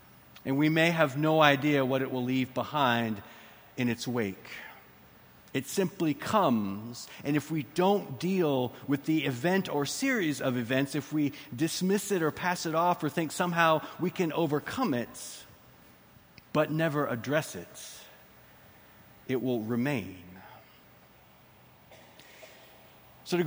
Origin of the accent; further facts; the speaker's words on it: Texas, United States; and as a Texan, relearning that is a bit difficult